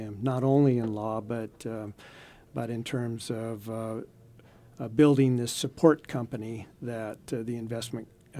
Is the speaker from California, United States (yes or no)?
yes; California, United States; Northern California, San Francisco Bay Area.